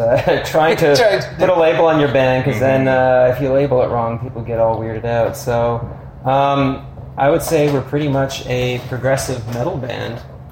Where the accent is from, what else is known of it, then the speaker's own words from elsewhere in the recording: Charlottetown, Prince Edward Island, Canada; now in Toronto, Canada; We're from Charlottetown, Prince Edward Island originally.